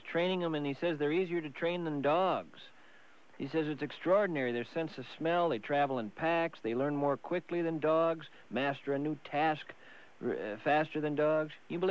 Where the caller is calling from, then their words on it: St. Paul, Minnesota, United States; I'm calling from St. Paul, Minnesota, doing a radio show out here